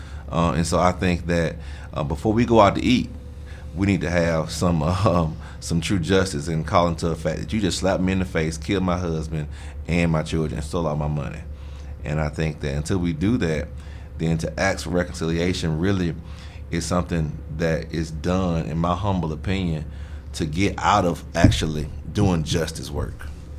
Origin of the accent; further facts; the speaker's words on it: Alabama, United States; You know, I'm from Alabama, and the place of what Birmingham is.